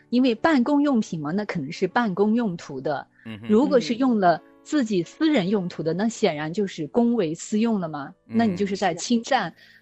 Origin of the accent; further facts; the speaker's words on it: China; 然后搞得我们中国人在这个国际上的影响非常的糟糕。